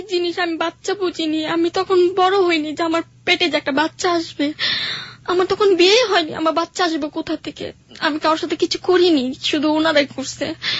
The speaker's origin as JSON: {"language": "Bangla", "town": "Dhaka", "region": "Dhaka Division", "country": "Bangladesh", "said": "আমি পুরান ঢাকা থেকে এসেছি।"}